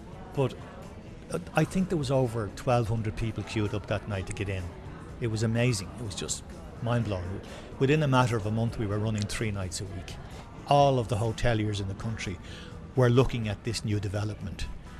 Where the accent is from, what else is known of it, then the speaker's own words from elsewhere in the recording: Donnybrook, Leinster, Ireland; I'm originally from Donnybrook.